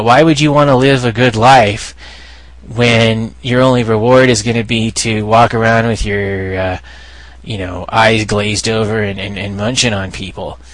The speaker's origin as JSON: {"language": "English", "town": "Hayward", "region": "California", "country": "United States", "tie": "born or raised there", "said": "Hey, I spent most of my life growing up in Hayward, California there, so a fellow homeboy"}